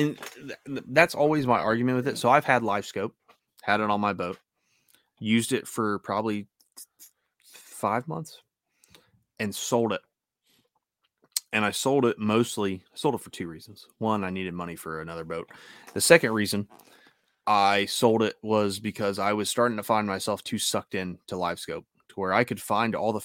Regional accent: United States; I'm allowed to have that opinion because F you, I'm an American.

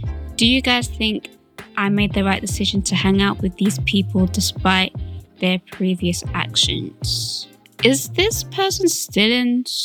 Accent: United States; I am Korean American, and throughout middle school and some of high school, I was really badly and brutally bullied for being Asian.

